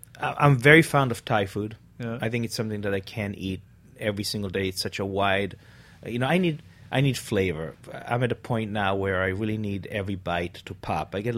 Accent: Israel; When I was growing up in Israel, for example, you couldn't find cilantro

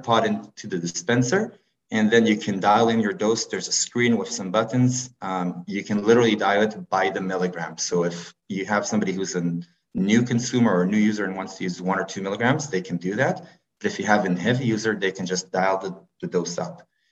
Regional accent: Israel; moved away as an adult; now in Canada; I'm also originally from Israel, but I came to Canada about 7 years ago to pursue my MBA.

